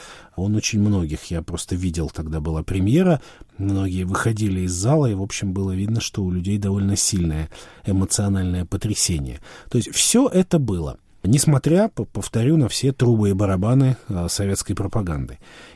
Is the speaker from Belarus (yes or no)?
yes; Belarus; но я рос в Беларуси, а в Беларуси память о войне, она немножко такая особая